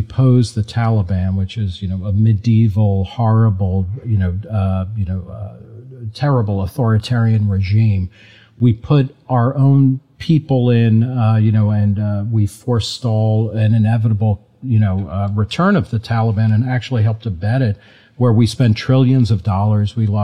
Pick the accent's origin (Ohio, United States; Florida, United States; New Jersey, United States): New Jersey, United States; I grew up in New Jersey, and New Jersey, I guess, was a little bit more tolerant. But I grew up lower middle class.